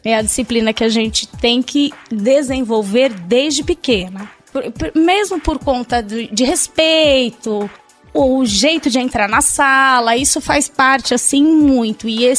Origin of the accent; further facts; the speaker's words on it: Bauru, São Paulo, Brazil; eu sou de Bauru, interior de São Paulo.